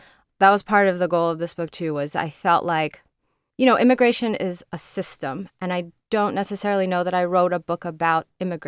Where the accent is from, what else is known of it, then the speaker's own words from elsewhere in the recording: United States; I was born in the United States and I feel American, but it's interesting.